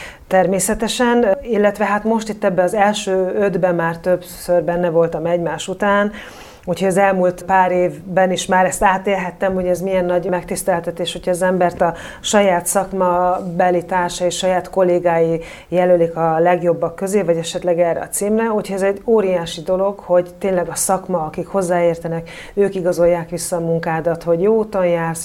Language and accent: Hungarian; Bodrogkisfalud, Borsod-Abaúj-Zemplén, Hungary; számtalanszor megmásztam már a Várhegyet Bodrogkisfaludon, úgyhogy én ebbe belenőttem, nekem ez volt a természetes közegem